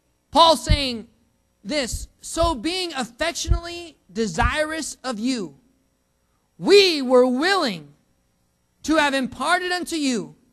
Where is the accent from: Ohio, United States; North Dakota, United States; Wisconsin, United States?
North Dakota, United States; But I'm from up north. I'm from North Dakota. Okay? It's cold up there most of the time.